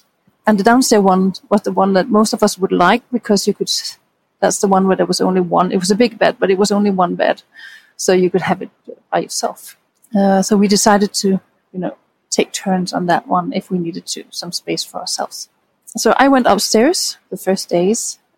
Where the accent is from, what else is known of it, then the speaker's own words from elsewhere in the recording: Denmark; I'm from Denmark. I went to school in Paris, a school called the Shacklecock, it's a theater school